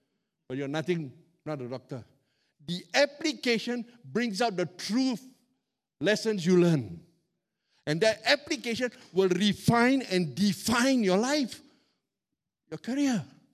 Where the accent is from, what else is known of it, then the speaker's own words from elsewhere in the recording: Katong, Singapore; And I grew up in Katong.